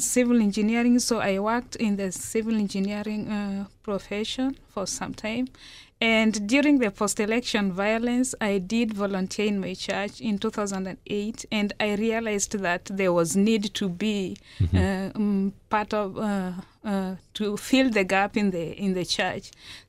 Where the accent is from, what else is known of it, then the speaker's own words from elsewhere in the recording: Kenya; now in St. Louis, United States; I'm from Kenya.